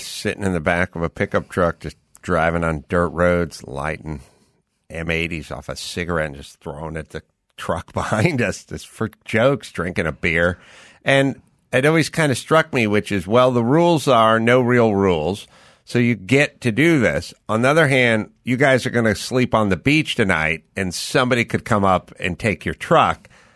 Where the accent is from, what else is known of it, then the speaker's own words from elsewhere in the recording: California, United States; I grew up in SoCal.